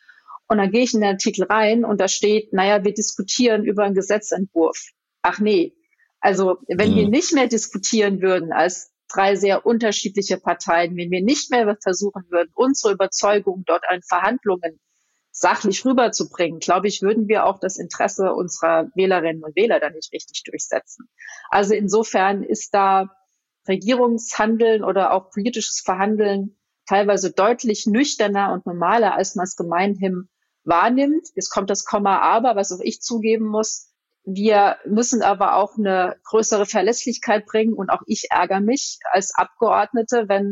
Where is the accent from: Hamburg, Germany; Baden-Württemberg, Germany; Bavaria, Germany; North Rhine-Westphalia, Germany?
Hamburg, Germany; Da wir ja als Hamburger, Hamburgerinnen und Hamburger miteinander reden